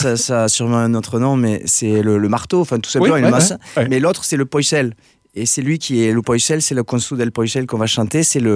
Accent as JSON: {"language": "French", "town": "Figeac", "region": "Occitanie", "country": "France", "tie": "born or raised there", "said": "Je suis né à Figeac, ma famille maternelle et de Villeneuve, de Bilonobre, et l'Occitan, tout ça, enfin bon, c'est ma culture d'origine"}